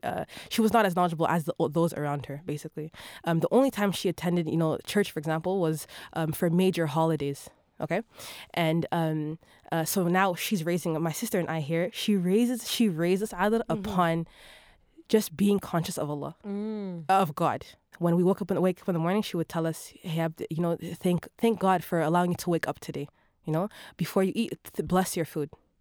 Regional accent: Toronto, Ontario, Canada; also born or lived in Vancouver; I'm Ethiopian. I grew up in Toronto. I grew up an Orthodox Christian. I went to Catholic school actually for a good portion of my life.

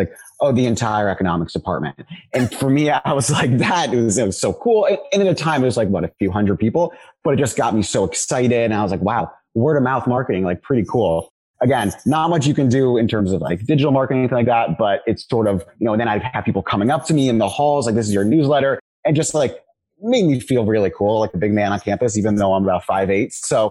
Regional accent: Washington, District of Columbia, United States; So I grew up in DC, then went to college in Miami

